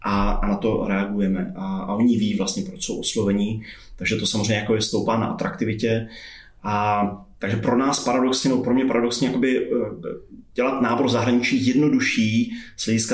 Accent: Brno, South Moravian Region, Czechia; S tím, že jsme vlastně Brňáci, posledních 10 let fungujeme v Brně

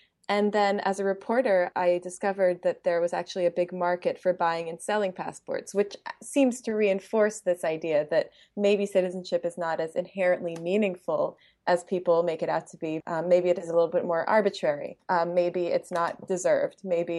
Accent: Geneva, Switzerland; also born or lived in Canada; So I'm a Swiss citizen, an Iranian citizen. My parents were born in Iran. And I'm also Canadian because I was born in Canada and I grew up in Geneva.

